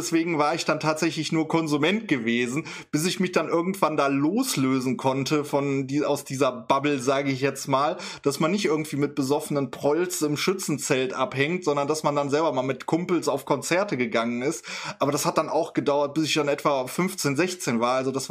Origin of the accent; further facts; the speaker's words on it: Düsseldorf, North Rhine-Westphalia, Germany; ich komme ja aus Düsseldorf